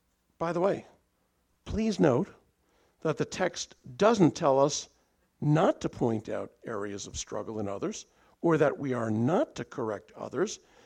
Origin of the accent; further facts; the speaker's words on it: Canada; some of you know I grew up in Canada